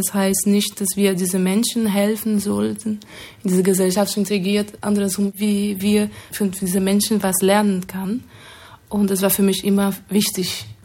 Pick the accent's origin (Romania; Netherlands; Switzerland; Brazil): Brazil; now in Germany; Ich komme aus Brasilien. Ich lebe in Deutschland seit 2010.